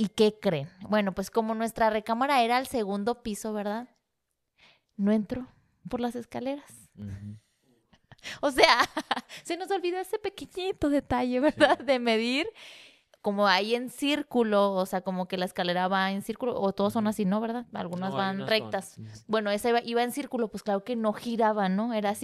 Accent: Mexico; Al ahí se va, como todo mexicano, sí.

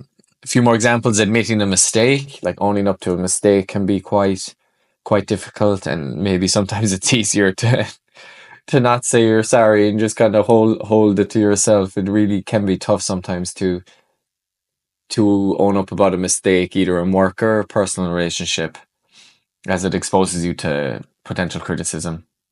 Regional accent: Ireland; Definitely one I can attest to here, being Irish and expressing emotions.

